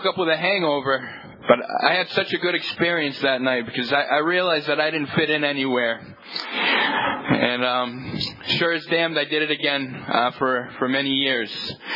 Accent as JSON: {"language": "English", "town": "Boston", "region": "Massachusetts", "country": "United States", "said": "I'm from Boston, Massachusetts. Irish. As Irish, we like to drink, believe me."}